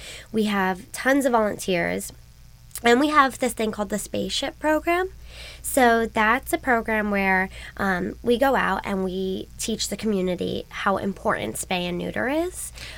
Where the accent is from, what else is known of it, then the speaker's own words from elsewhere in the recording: Florida, United States; now in California, United States; No, I'm from Florida.